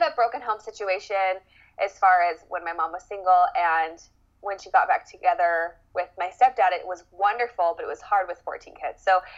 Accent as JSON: {"language": "English", "region": "Idaho", "country": "United States", "tie": "born or raised there", "lives_now": "Salt Lake City, United States", "said": "So I'm currently living in Salt Lake City. I'm from Idaho, little country, backwoods a little bit, rodeoed in high school, grew up on a ranch. So I'm from Idaho."}